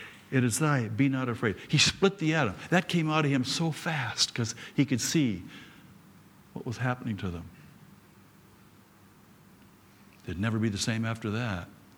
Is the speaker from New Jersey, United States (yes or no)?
no; Newport Beach, California, United States; I'll never forget, we were living in Newport. I'm from Newport Beach, California.